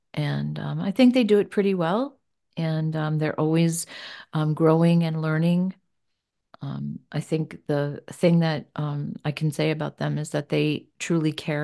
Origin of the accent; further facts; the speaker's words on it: New Jersey, United States; moved away as an adult; also born or lived in Pennsylvania / Florida; Actually, I am from New Jersey. I grew up in New Jersey and moved to Pennsylvania when I was 30.